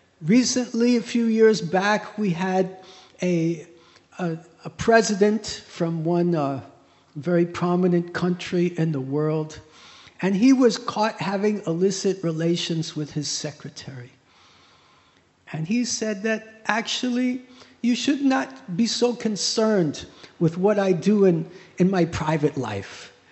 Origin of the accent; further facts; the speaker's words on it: United States; I grew up in the United States